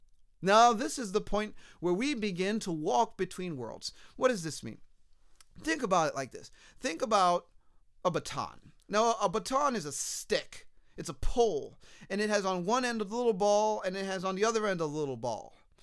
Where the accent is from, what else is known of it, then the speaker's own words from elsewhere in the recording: United States; I'm an American citizen, you know.